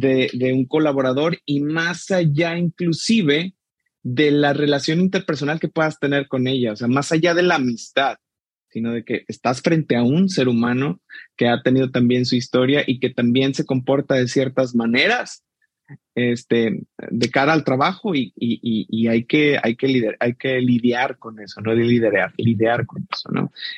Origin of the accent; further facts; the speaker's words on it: Mexico; de México.